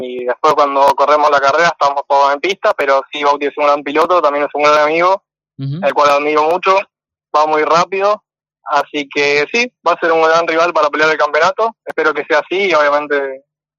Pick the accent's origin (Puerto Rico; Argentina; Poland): Argentina; Rosario, Santa Fe; Son de donde soy yo, de Rosario.